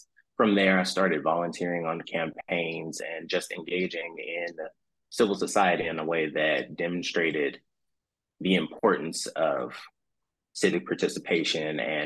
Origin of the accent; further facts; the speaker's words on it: Georgia, United States; also born or lived in Macon; So growing up, I lived in a small town. I'm from Macon, Georgia, which is now a fairly moderate sized town, but I'm originally from Jones County, which was about 20,000 people or less at the time.